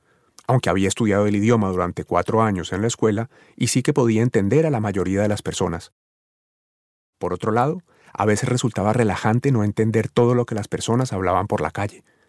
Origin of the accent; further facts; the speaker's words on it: Colombia; moved away; also born or lived in Japan; estos días me siento raro al estar en Colombia, mi país natal, después de varios años viviendo en Japón.